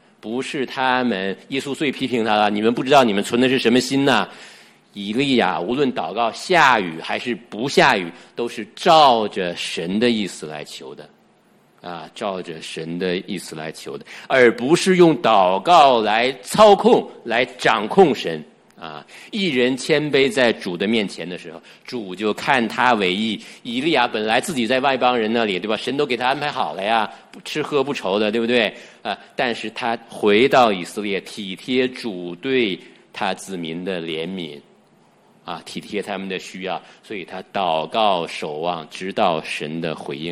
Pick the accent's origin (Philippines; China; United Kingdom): China; 我们地上的故乡是香港以北的说普通话的中国的广大的土地